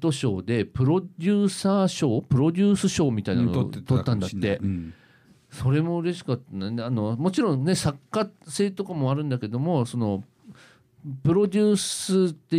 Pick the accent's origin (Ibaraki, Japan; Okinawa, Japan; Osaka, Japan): Ibaraki, Japan; Mito; 水戸市に腰を据えてできるっていうのはやはり生まれ育った町で、まあ、ありとあらゆるところを知っていて